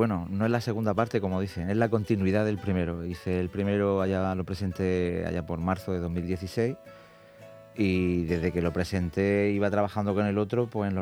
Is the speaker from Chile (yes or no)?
no; Alhama de Murcia, Region of Murcia, Spain; porque yo soy de Alhama